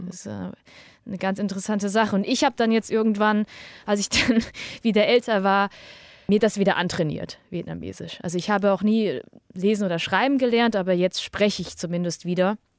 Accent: Hemsbach, Baden-Württemberg, Germany; ich bin in Hemsbach aufgewachsen, in einer kleinen Stadt in der Nähe von Heppenheim, im Raum Heidelberg-Mannheim. Und da waren wir lange Zeit die einzige asiatische Familie. Und mein Bruder und ich waren zumindest die einzigen beiden asiatischen Kinder auf dem Gymnasium.

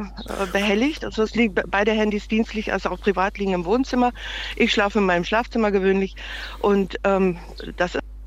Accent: South Africa; Ich komme ursprünglich aus Südafrika, meine Familie ist über die ganze Welt verstreut

